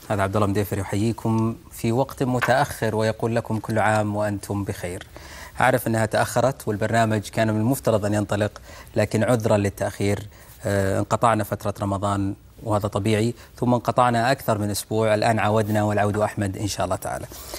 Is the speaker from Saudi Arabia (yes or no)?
yes; Saudi Arabia; يقول المثل عندنا في السعودية،